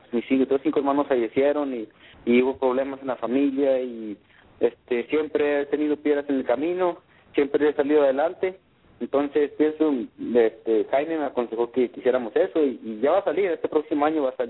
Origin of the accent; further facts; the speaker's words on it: Chihuahua, Mexico; yo vengo de la sierra. Yo soy como cualquier otro niño que ven que ha crecido en la ciudad